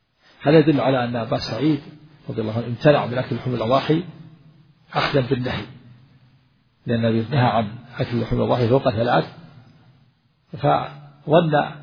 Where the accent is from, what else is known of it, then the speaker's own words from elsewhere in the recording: Najd, Saudi Arabia; وكان هذا إلى عهد قريب عندنا في نجد هنا يملحون. كنت وأنا صغير أدرك هذا